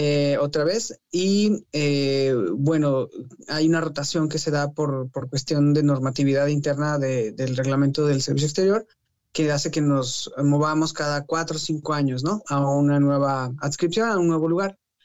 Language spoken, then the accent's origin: Spanish; San Luis Potosí, Mexico; also born or lived in Mexico City; yo pues soy originario de San Luis Potosí. Nací en Ciudad de México, pero bueno, realmente ahí no fue mi niñez. Fue todo en San Luis Potosí, me considero de esa entidad federativa. Ahí en México.